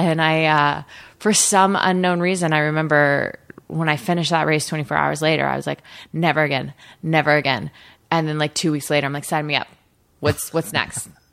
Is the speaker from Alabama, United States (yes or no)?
no; Portland, Oregon, United States; I grew up in Portland, Oregon.